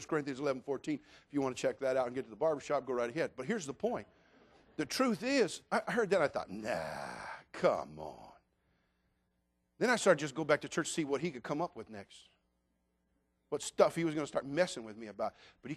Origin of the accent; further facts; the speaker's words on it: California, United States; Ladies and gentlemen, you're looking at a hippie, product of the state of California, born and raised in California, trained in 13 years of public school